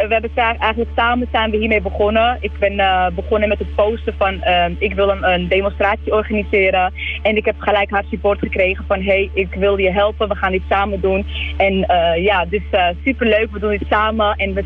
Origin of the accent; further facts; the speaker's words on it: Amsterdam, North Holland, Netherlands; ik ben hier geboren en getogen in Amsterdam.